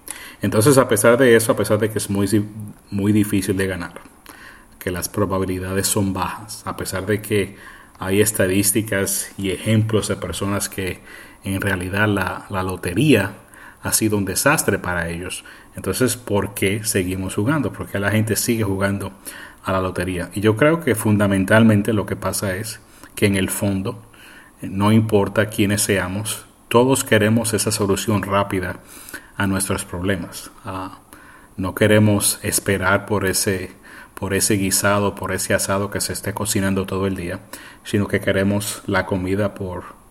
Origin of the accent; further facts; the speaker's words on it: Puerto Rico; yo recuerdo que creciendo en Puerto Rico, en la década de los 70 y los 80